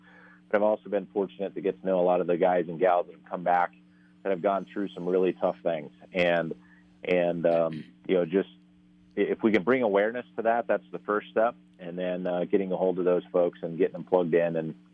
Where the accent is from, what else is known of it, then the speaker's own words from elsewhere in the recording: Northwest, United States; I grew up in the Northwest, and am a mule deer hunter and an elk hunter and a bear hunter